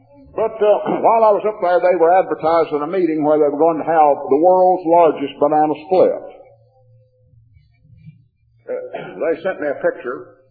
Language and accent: English; the South, United States; I said, well, since I'm a Southerner, I have an inborn love for a lost cause.